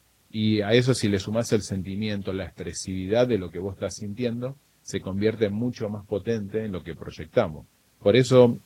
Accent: Argentina; y nosotros que venimos desde Argentina, porque cada uno muestra una faceta diferente de bailar el tango

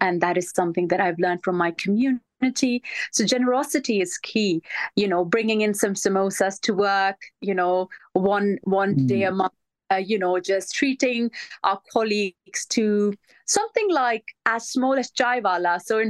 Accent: Germany; I was born and bred in Germany. I'm German by birth, and my father is from Pakistan. My mother is not Pakistani. She is from Afghanistan. And I speak five languages.

